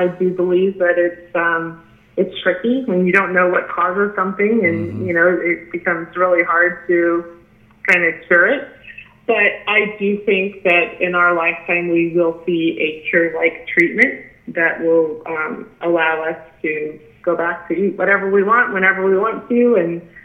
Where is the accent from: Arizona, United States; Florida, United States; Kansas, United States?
Arizona, United States; I was raised in Arizona, so I'm an Arizona girl